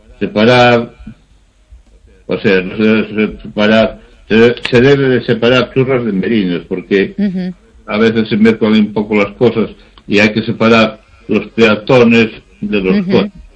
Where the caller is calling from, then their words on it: Narón, Galicia, Spain; de Narón.